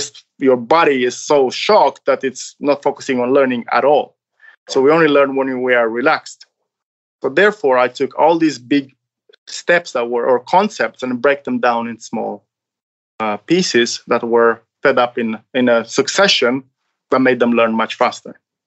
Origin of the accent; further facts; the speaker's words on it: Romania; I'm from Romania.